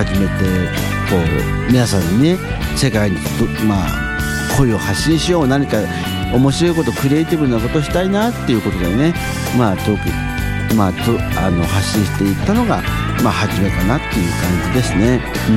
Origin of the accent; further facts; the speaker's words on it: Nerima, Tokyo, Japan; 東京練馬区出身です。東京練馬区出身の年齢は今年で47あります。